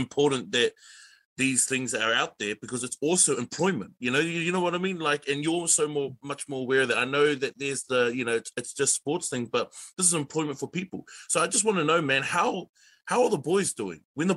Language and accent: English; Pukekohe, Auckland, New Zealand; I was born in Pukekohe. I lived there for, I moved away there. I lived there for 8 years. I'm only 2 years out of Pukekohe.